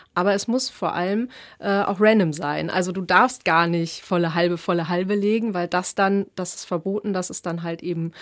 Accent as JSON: {"language": "German", "town": "Essen", "region": "North Rhine-Westphalia", "country": "Germany", "said": "also ich komme aus Essen"}